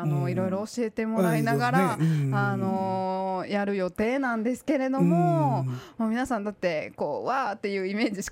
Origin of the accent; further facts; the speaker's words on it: Nara, Japan; うち奈良なんですけれども、あの生駒山が見えるんですよね、あの家からで